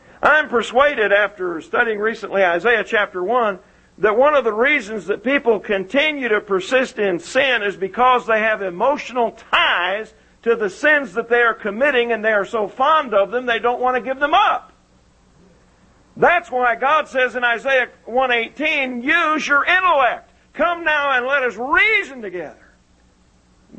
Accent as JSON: {"language": "English", "region": "the North", "country": "United States", "said": "Lyndall and I, you know, I'm from the North, he's from the South."}